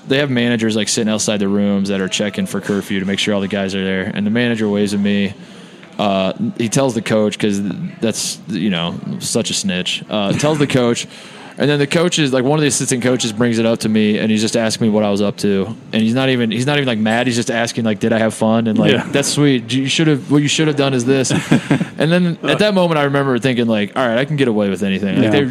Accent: Indiana, United States; I grew up in Indiana, and I grew up an IU fan.

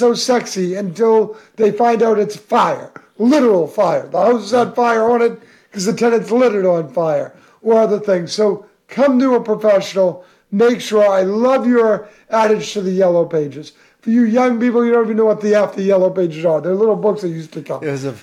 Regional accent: Massachusetts, United States; Back hauls to Mass, my hometown, I had a client call me and say, give me a plumber.

